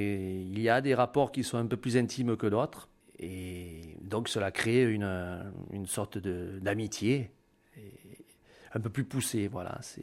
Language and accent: French; Limoges, Nouvelle-Aquitaine, France; born there; now in Marseille, France; donc. Je suis né à Limoges, d'origine périgourdine, et je suis un facteur à Marseille depuis 25 ans.